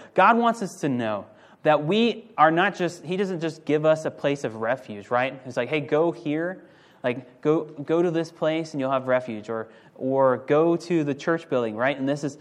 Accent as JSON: {"language": "English", "region": "Oklahoma", "country": "United States", "tie": "born or raised there", "said": "I grew up in Oklahoma through all school years. Grew up in Oklahoma."}